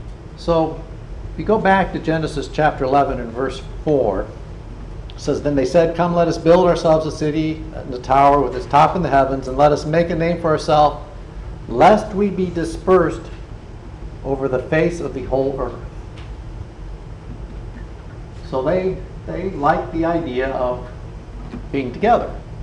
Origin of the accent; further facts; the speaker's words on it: Ohio, United States; moved away as an adult; Anybody that knows Mary Jo and I know that we came from Northeast Ohio. I got transferred out here for work.